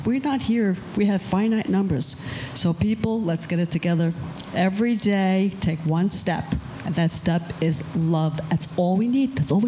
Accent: Manhattan, New York, United States; moved away; I'm not really from around here. I'm from Manhattan. I moved down here about 20 years ago.

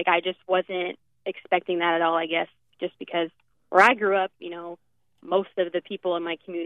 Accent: Maryland, United States; I grew up in Maryland. It's about an hour outside of Washington, D.C.

